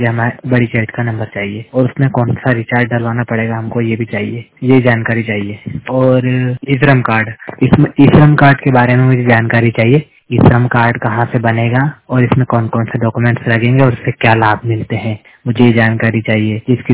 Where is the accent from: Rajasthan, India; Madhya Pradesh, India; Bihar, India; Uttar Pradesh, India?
Madhya Pradesh, India; Shujalpur; मैं मध्य प्रदेश के सुजालपुर क्षेत्र का रहने वाला हूँ।